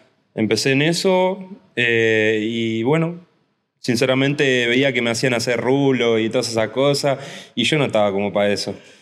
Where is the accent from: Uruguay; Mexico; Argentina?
Uruguay; yo vengo de Uruguay